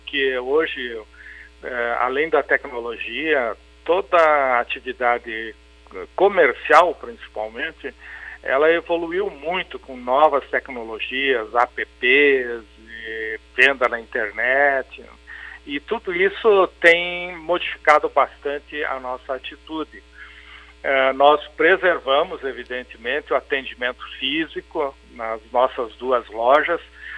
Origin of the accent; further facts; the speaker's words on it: Frederico Westphalen, Rio Grande do Sul, Brazil; also born or lived in Santa Maria, Brazil; Em 1973, eu saí de Frederico Westphalen, fui para Santa Maria para servir o Exército. E depois cursei lá na Universidade Federal de Santa Maria, Economia e Química Industrial, e depois retornei em 1985